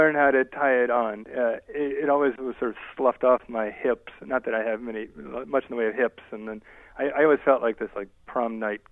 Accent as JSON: {"language": "English", "region": "Texas", "country": "United States", "tie": "born or raised there", "said": "I grew up in Texas, and I was working for Governor Ann Richards, her reelection campaign."}